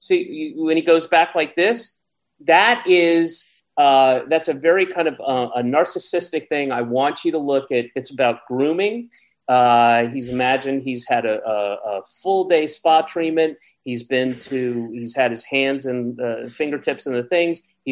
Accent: the South, United States; Unfortunately, I grew up in the South. That was one of the very few things that we had for entertainment.

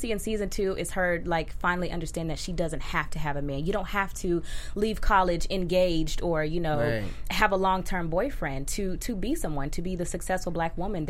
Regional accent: Texas, United States; like I say every episode, I'm from Texas, so definitely women are trying to get, like, lock that thing down by 20.

